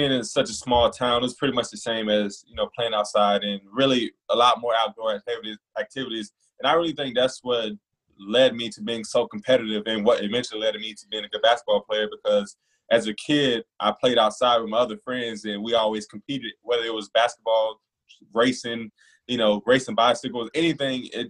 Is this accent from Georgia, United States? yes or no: yes; Warwick, Georgia, United States; As a kid, I grew up in Warwick, Georgia. Population 200 people, maybe 250.